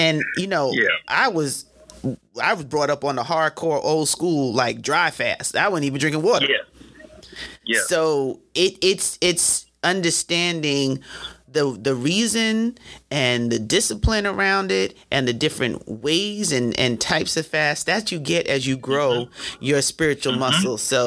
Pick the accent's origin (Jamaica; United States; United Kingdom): Jamaica; I've been going to church as a Jamaican since my eye, damn, and knee.